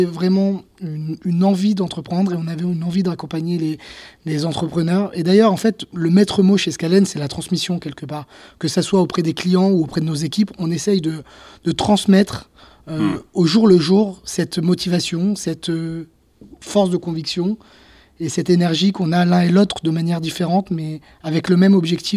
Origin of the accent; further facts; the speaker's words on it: Nice, Provence-Alpes-Côte d'Azur, France; Moi, je viens de Nice